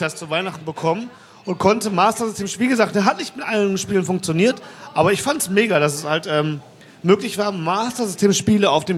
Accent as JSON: {"language": "German", "town": "Mülheim an der Ruhr", "region": "North Rhine-Westphalia", "country": "Germany", "said": "Ich komme ja, wie gesagt, aus Mühlheim, falls da keiner weiß."}